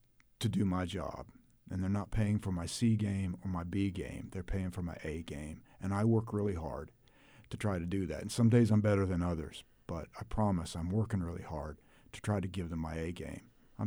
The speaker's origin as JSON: {"language": "English", "region": "Missouri", "country": "United States", "tie": "born or raised there", "said": "So I grew up in the Ozark Mountains of Missouri. My family had a farm, so I grew up doing chores, hauling hay and feeding livestock and building fence and picking rocks."}